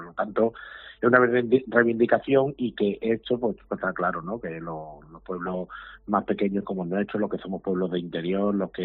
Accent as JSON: {"language": "Spanish", "town": "Pizarra", "region": "Andalusia", "country": "Spain", "said": "en mi caso, pues bueno, a mi pueblo, a Pizarra"}